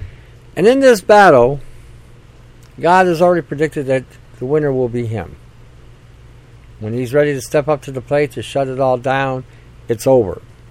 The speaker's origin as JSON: {"language": "English", "country": "Canada", "said": "It doesn't seem a little odd to you as a Canadian that all of a sudden, in the last year and a half, our premiers have lost their fucking mind"}